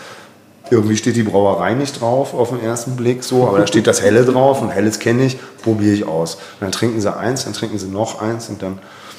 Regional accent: Augsburg, Bavaria, Germany; Ich bin ursprünglich aus Augsburg.

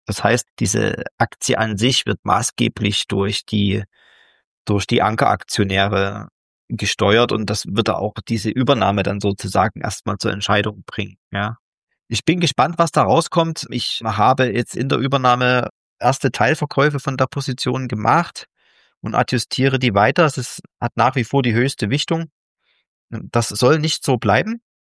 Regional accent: Dresden, Saxony, Germany; da ja der Gründer auch aus meiner Heimat kommt, aus Dresden.

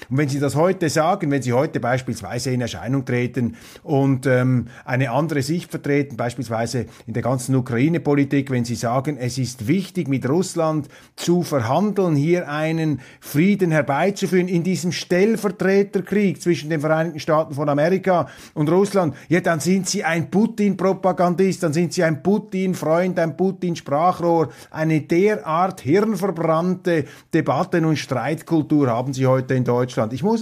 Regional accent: Switzerland; Ich mache ja hier gelegentlich etwas, was man als Schweizer überhaupt nicht tun sollte, nämlich sich einzumischen in die inneren Angelegenheiten anderer Länder. Aber bitte schreiben Sie das meinen 25% deutschen Genen zu.

